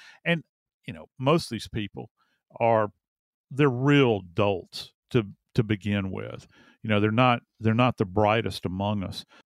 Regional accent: Louisiana, United States; they'll think of my home state of Louisiana when you think swamp.

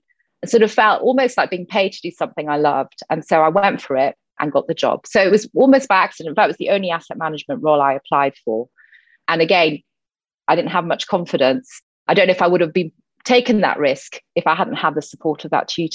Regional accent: Rome, Lazio, Italy; I grew up in Rome because my parents worked for the United Nations, and the Food and Agriculture Organization specifically had its headquarters there. So having moved around quite a bit, they then settled in Rome when I was born.

